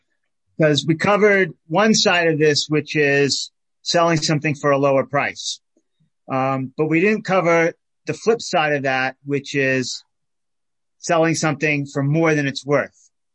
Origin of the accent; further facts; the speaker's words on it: Miami, Florida, United States; so I grew up in Miami, Florida, and after Hurricane Andrew in 1992